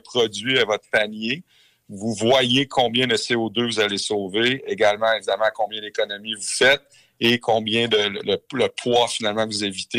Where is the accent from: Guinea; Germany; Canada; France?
Canada; Quebec; On est québécois